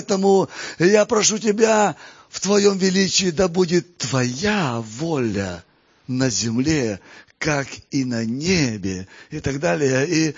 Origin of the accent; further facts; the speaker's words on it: Kazakhstan; хотя в детстве жил в Казахстане